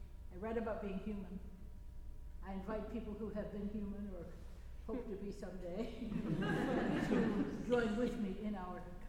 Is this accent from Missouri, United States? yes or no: no; Buffalo, New York, United States; I grew up in Buffalo, as a lot of people know, and I have a lot of friends.